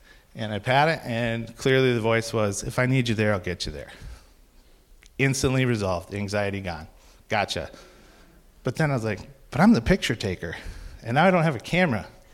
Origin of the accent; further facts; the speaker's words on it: Minnesota, United States; I grew up in Minnesota, public school education, did some landscaping work